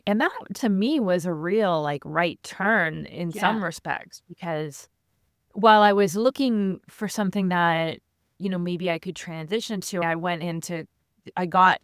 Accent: Canada; also born or lived in Lebanon; So I am Canadian. And for, the last 20 plus years, I was a humanitarian aid worker. So I was living around the world.

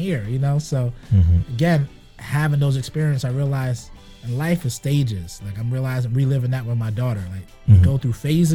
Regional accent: Brooklyn, New York, United States; I'm from Barbados. My family's from Barbados. I'm from Brooklyn. I'm born in Brooklyn, but my family's from Barbados.

